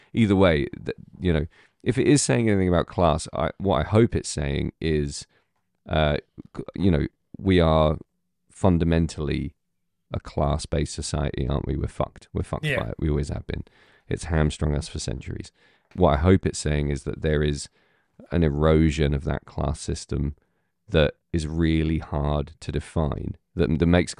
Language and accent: English; England, United Kingdom; There's just so many clever little things that work for me as as an English viewer